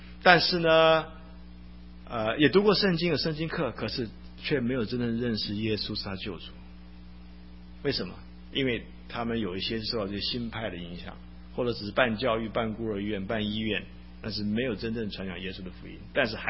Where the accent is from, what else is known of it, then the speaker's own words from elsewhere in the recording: China; now in North America; 在座的弟兄姐妹呢，我们大部分来自中国大陆的，今天在北美我们有个舒适的环境，在这里求学念书做事